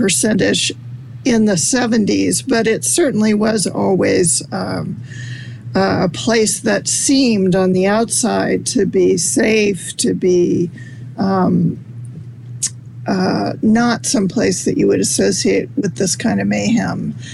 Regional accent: Pacific Northwest, United States; I began, to put down some of these memories that I had of the 1970s and growing up in the Pacific Northwest.

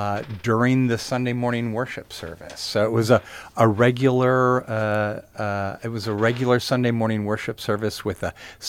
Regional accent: Portland, Oregon, United States; So I grew up in Portland, Oregon.

